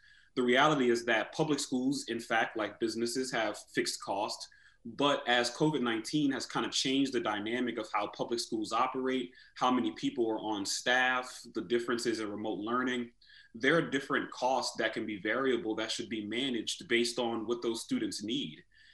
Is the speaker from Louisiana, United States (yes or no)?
yes; New Orleans, Louisiana, United States; now in New Hampshire, United States; What that did for me when I moved to New Hampshire from New Orleans is it built a strong network of business and professional mentors that I have to this day.